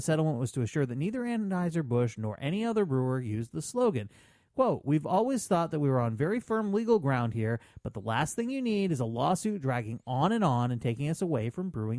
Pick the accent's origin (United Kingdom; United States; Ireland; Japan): United Kingdom; Scotland; And as a Scotsman, I must say, you're right.